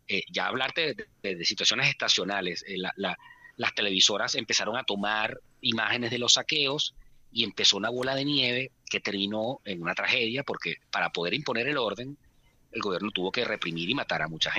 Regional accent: Venezuela; yo como venezolano nací en democracia

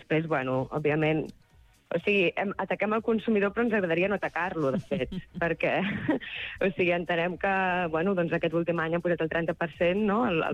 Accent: Badalona, Catalonia, Spain; jo no soc del Priorat, jo soc de Badalona

